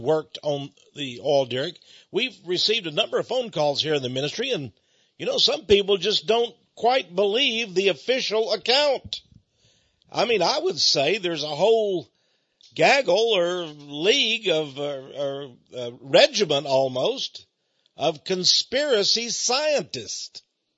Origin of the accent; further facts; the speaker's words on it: Texas, United States; because I was raised on the Gulf of Mexico, down near Port Arthur, Beaumont, Texas. Just really 30 minutes from the coast there.